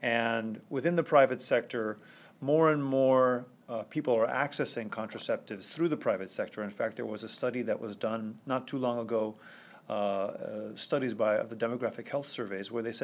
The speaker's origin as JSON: {"language": "English", "country": "United States", "said": "I'm from the United States, which is a little more puritanical"}